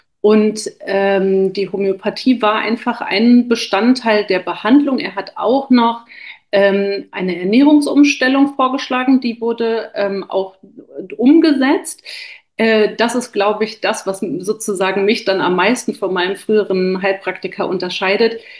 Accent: Berlin, Germany; aus Berlin.

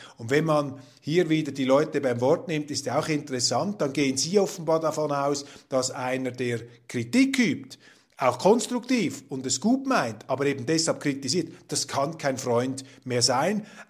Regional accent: Switzerland; als Schweizer

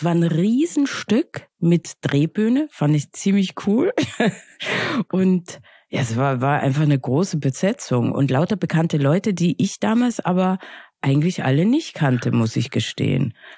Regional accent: Innsbruck, Tyrol, Austria; Genau, ich komme aus Innsbruck.

